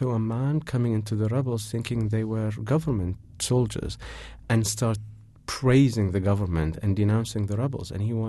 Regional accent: Iraq; So I was Iraqi. I grew up in Iraq all my life. I'm Iraqi. I speak the language

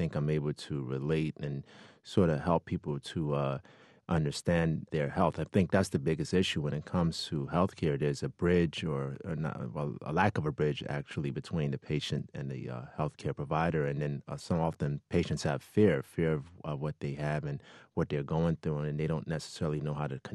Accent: Newark, New Jersey, United States; Growing up in Newark, I was bombarded with people who carried guns, who sold drugs.

